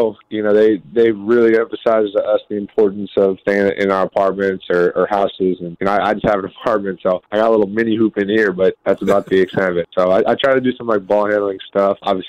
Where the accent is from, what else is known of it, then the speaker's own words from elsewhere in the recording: Northeast, United States; Growing up in the Northeast, and obviously … I've been called Dunkin' Donuts pretty much my entire life